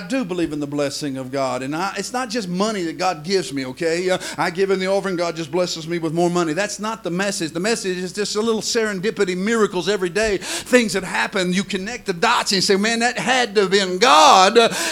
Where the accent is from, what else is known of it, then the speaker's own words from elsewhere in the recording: Oklahoma City, Oklahoma, United States; I was raised in Oklahoma City, but Oklahoma City is not New York City.